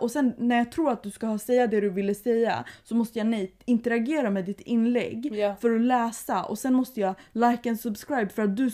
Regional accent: United States; han bara som amerikan, först när jag började resa så insåg jag hur sjukt det är att vi varje morgon i skolan lägger handen på bröstet och sjunger nationalsången.

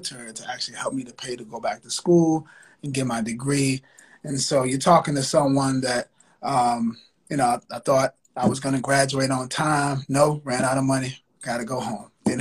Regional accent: Richmond, Virginia, United States; I'm from Richmond, Virginia, born and raised.

